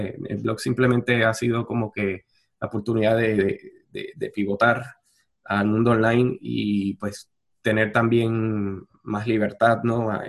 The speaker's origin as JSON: {"language": "Spanish", "country": "Puerto Rico", "said": "Acá, pues, como sabes, soy de Puerto Rico."}